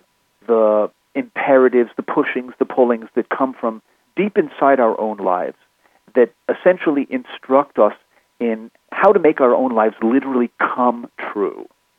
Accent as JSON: {"language": "English", "region": "New York", "country": "United States", "tie": "born there", "lives_now": "Taos, United States", "said": "And I was born in New York, and I've lived within honking distance of cities my whole life."}